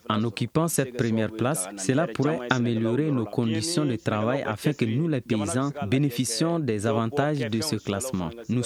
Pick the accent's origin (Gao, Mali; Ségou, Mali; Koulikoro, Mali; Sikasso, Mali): Sikasso, Mali; Yorosso; Je suis de Yurosso. Nous, les cotonculteurs de la localité